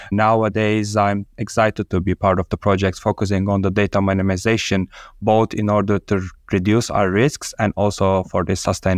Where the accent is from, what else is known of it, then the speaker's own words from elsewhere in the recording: Istanbul, Turkey; English is a second language; I born and raised in Istanbul, Turkey